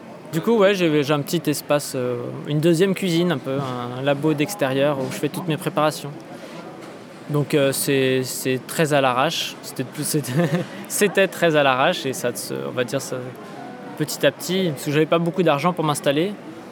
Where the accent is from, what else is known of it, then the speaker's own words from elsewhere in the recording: Chambéry, Auvergne-Rhône-Alpes, France; ils étaient de Chambéry aussi, de là d'où je viens.